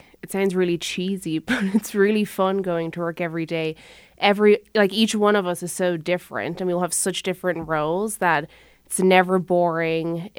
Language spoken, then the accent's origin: English; Ireland; now in United States; It reminds me a lot of home. I'm from Ireland.